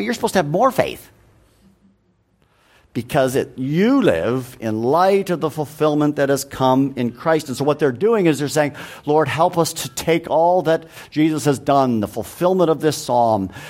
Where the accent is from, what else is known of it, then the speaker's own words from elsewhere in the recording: Canada; now in United States; You and I have lived in North America. I grew up in Canada. Now I live down here in the United States